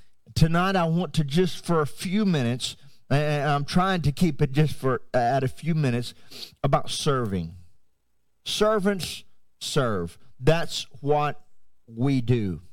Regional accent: Haiti; I grew up in Haiti, served there for 16 years alongside my dad.

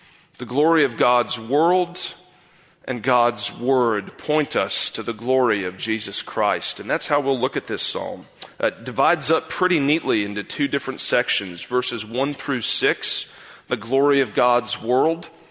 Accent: South Carolina, United States; moved away as an adult; In 2010, for the first time since I was a little boy, my wife and I moved away from South Carolina up to Philadelphia for me to go to school.

